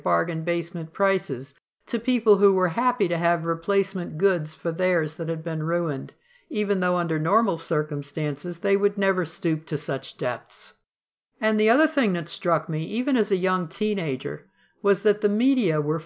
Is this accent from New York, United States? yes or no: no; New Orleans, Louisiana, United States; I grew up in New Orleans and weathered 18 hurricane seasons